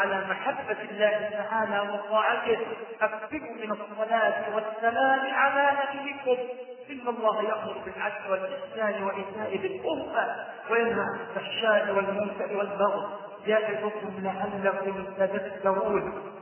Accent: Egypt; اللهم احفظ بلدنا مصر

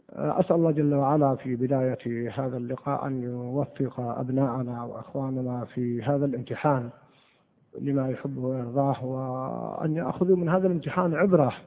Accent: Al-Qassim, Saudi Arabia; كان في وسط القصيم يعني في وسط بريده، وإذا أردنا نذهب للقرية نذهب من مساحات قريتنا بعيدة جدا، كل أهل القرى بعيدة لأن فيه رمال كثبان رمال.

